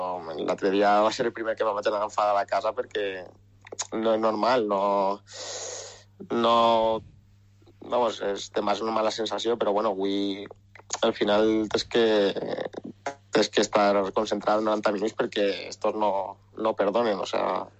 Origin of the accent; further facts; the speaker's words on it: Villarreal, Valencian Community, Spain; Ah, és d'ací de Villarreal